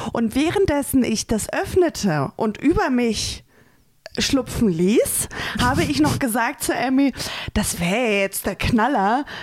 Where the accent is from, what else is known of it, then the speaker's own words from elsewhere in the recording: Berlin, Germany; wir kommen hier nicht aus Rostock, wir kommen aus Berlin.